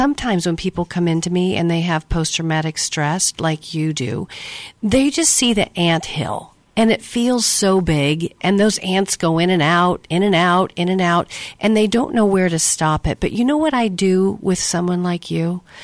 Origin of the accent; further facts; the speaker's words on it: Arizona, United States; And I grew up in Arizona